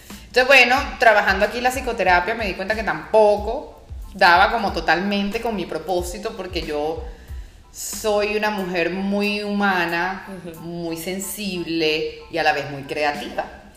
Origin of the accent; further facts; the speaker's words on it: Barquisimeto, Lara, Venezuela; Yo soy de Barquisimeto, mi pueblito lindo.